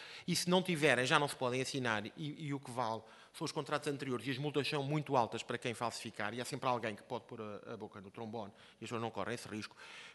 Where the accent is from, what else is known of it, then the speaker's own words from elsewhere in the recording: Portugal; Eu sou português, tenho 3 filhos, quero viver cá